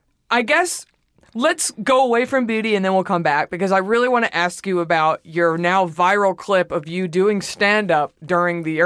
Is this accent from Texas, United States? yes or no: yes; Dallas, Texas, United States; I'm from Dallas. We have a few ourselves.